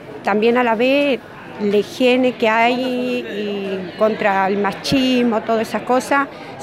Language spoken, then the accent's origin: Spanish; Chos Malal, Neuquén, Argentina; vengo de Chosmalal